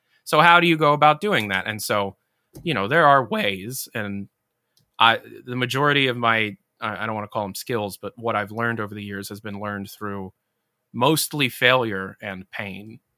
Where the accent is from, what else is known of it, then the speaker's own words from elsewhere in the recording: Ohio, United States; I'm not a lawyer, I'm some dumbass from Ohio